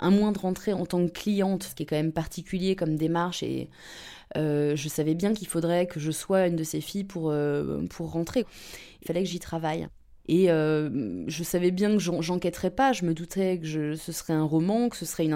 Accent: Île-de-France, France; moved away as an adult; now in Berlin, Germany; J'ai 30 ans, j'ai grandi dans les environs de Paris, entre les Hauts-de-Seine et la Seine-et-Marne.

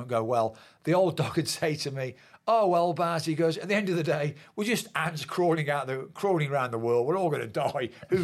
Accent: Birmingham, West Midlands, United Kingdom; I had a difficult time at Birmingham, my hometown club.

